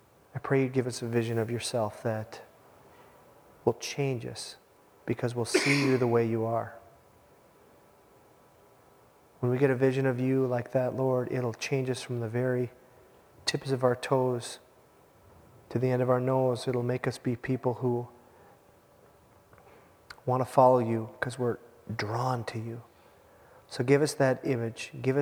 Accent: Minnesota, United States; I'm from the Iron Range, and I was blushing a few times.

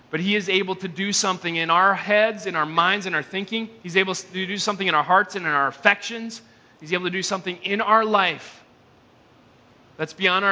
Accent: Shoreview, Minnesota, United States; It's like I grew up in Shoreview, the bad streets of Shoreview, Minnesota.

